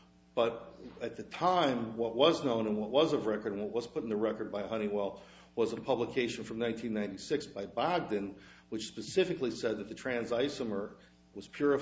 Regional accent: Wisconsin, United States; I am from Wisconsin, by the way

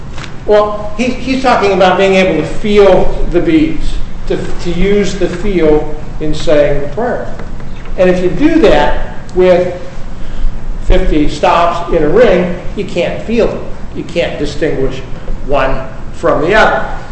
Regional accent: Pittsburgh, Pennsylvania, United States; Good morning. I'm here from Pittsburgh.

